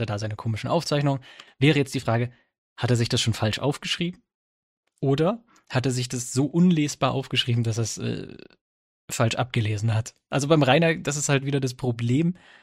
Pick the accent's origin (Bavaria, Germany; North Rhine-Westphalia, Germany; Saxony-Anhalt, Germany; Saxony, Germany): Bavaria, Germany; mal so als Franke. Von Franke zu Nicht-Franke.